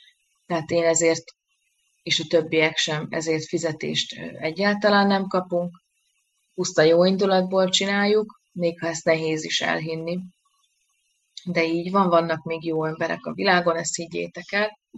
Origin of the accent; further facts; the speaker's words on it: Szabolcs-Szatmár-Bereg, Hungary; Szabolcs, Szatmár, Bereg megye. Uh-huh. Én onnan származom, én itt élek, itt dolgozom